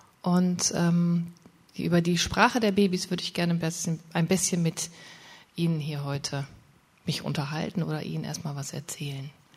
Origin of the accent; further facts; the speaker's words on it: Dortmund, North Rhine-Westphalia, Germany; ich komme aus Dortmund, lebe da mit meinem Mann.